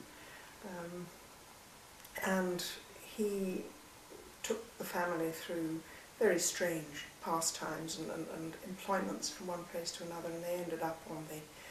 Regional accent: Huddersfield, Yorkshire and the Humber, United Kingdom; born there; I was born in Huddersfield in February 1941.

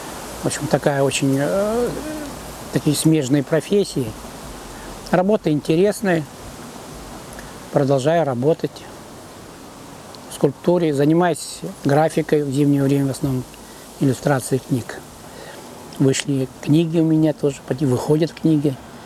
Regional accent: Altai Krai, Russia; born there; Я родился в Алтайском крае в 1957 году.

